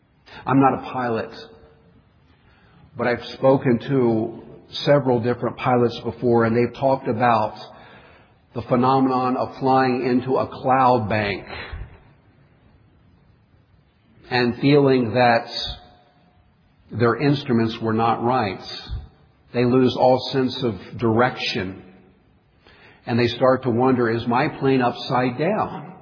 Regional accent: Highlands, Papua New Guinea; When I was a boy, I grew up in Papua New Guinea. My parents were missionaries, and we were up in the highlands over 6,000 feet high.

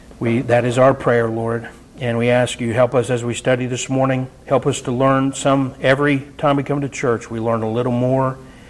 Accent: Portsmouth, Ohio, United States; born there; I was born in Portsmouth, Ohio.

